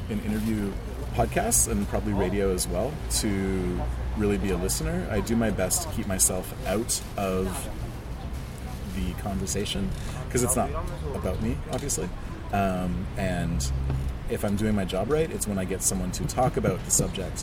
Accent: Montreal, Quebec, Canada; also born or lived in Western Canada / Central Canada; Yeah, but I lived in Western Canada for 9 years and I was born in Central Canada.

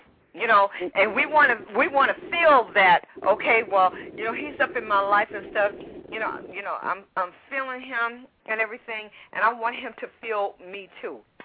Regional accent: Chicago, Illinois, United States; born there; Thank you for bringing Chicago. I was born in Chicago. I was born in Cook County Hospital, baby, so bring it.

